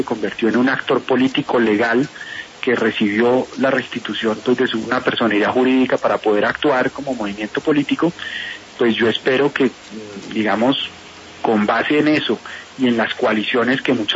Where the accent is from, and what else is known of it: Colombia